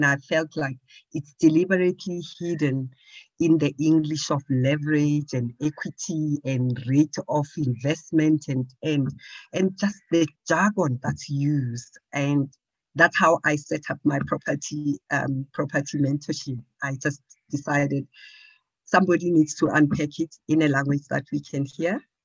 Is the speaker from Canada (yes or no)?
no; Johannesburg, Gauteng, South Africa; I am from Johannesburg.